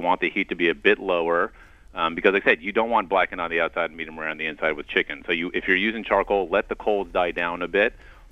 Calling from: Long Island, New York, United States; I'm calling from the North Fork of Long Island, where my grill is actually fired up right this minute.

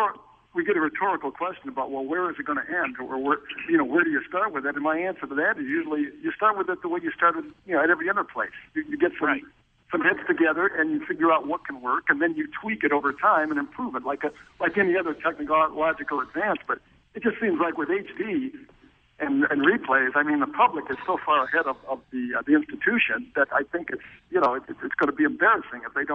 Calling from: Ames, Iowa, United States; I'm just in from Ames, Iowa.

